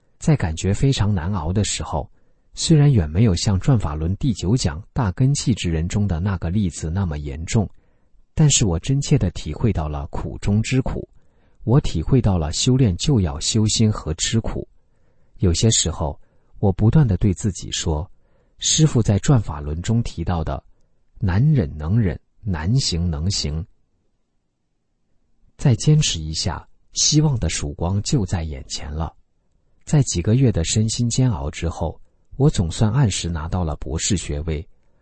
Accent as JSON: {"language": "Chinese", "country": "China", "said": "问我是不是香港人，我说我是大陆的"}